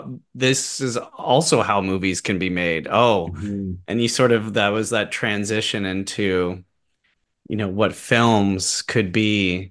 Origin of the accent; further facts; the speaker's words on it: Preston, Ontario, Canada; growing up in Preston, you know, I grew up a couple blocks from like the Grand River